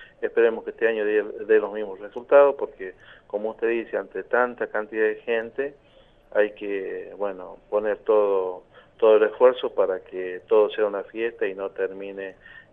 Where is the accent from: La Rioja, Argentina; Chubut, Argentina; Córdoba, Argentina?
La Rioja, Argentina; el ritmo que, reitero, nos identifica a los riojanos